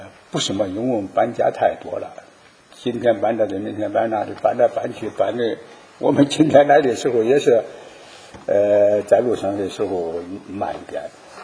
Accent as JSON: {"language": "Chinese", "country": "China", "said": "我们中国人会说大姑欢要亲兄弟"}